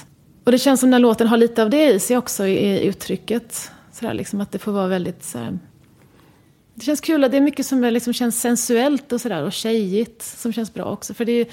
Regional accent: Sweden; jag har alltid tänkt på mig själv som en svensk.

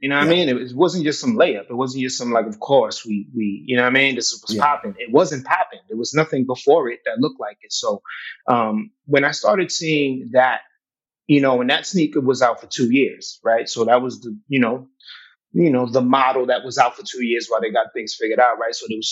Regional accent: Worcester, Massachusetts, United States; Again, I'm from Worcester, just to clarify.

